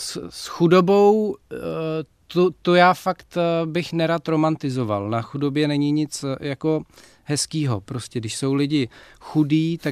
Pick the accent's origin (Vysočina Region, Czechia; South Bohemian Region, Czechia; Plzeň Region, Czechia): Vysočina Region, Czechia; já pocházím z vesnice na Vysočině, kde žádný Romové nebyli. Chodil jsem na gympl v Bystřici nad Prštejnem, potom na vejšky v Praze